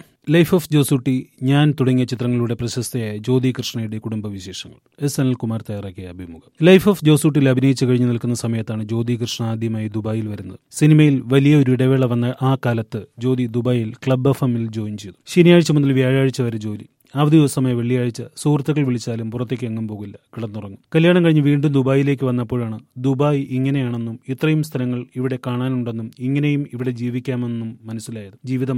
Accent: Thrissur, Kerala, India; അരുൺ ആലപ്പുഴക്കാരനാണ്, ഞാൻ തൃശ്ശൂരുകാരിയും. രണ്ടിടത്തെയും പാചക രീതികൾ വ്യത്യസ്തമാണ്.

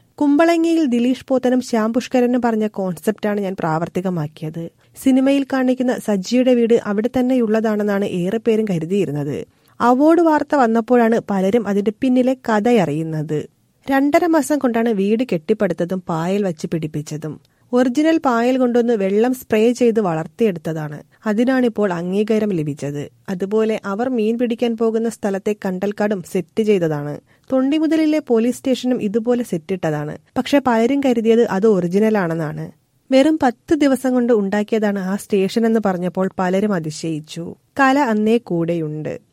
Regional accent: Kuttanad, Kerala, India; ഞാൻ കുട്ടനാട്ടുകാരനാണ്.

